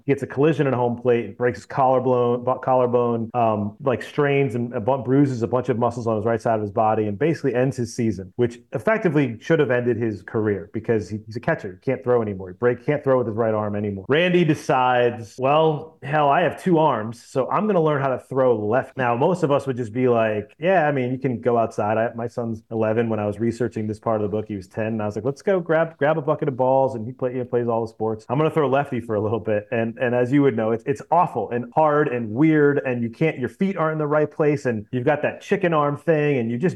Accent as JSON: {"language": "English", "town": "Boston", "region": "Massachusetts", "country": "United States", "tie": "born or raised there", "said": "You know, I grew up in Boston, so maybe I wanted to be, you know, the left fielder, the next great left fielder for the Red Sox."}